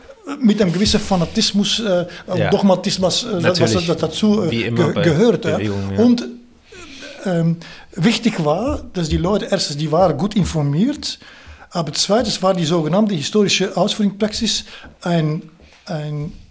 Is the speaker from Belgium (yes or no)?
yes; Belgium; German is a second language; Also zuerst muss ich sagen, also ich komme aus Belgien